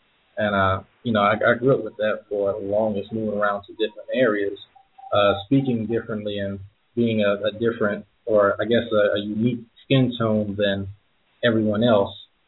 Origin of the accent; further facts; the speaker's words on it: Louisiana, United States; Growing up in Louisiana, you know, pretty much anyone, you know, that looks like me